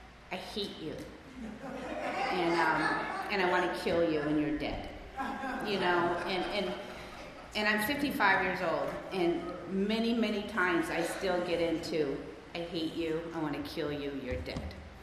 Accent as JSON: {"language": "English", "town": "Costa Mesa", "region": "California", "country": "United States", "tie": "born or raised there", "said": "I grew up in Costa Mesa, went to Newport Harbor High"}